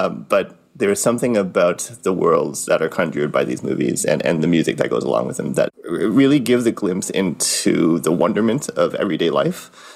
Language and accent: English; Thornhill, Ontario, Canada; I grew up in Thornhill, and every once in a while, my family and I would take the subway trip down